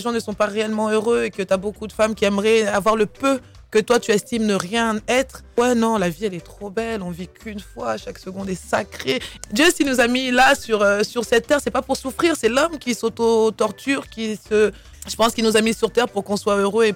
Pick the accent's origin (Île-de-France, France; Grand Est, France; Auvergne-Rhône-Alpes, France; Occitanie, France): Île-de-France, France; Montreuil; J'ai grandi à Montreuil avec mes copines, les Fatou, les Aminata, les Bintou, les wesh wesh, jogging Lacoste, Clientcourt, machin et tout, tu vois. C'est vraiment le parcours d'une jeune africaine issue de banlieue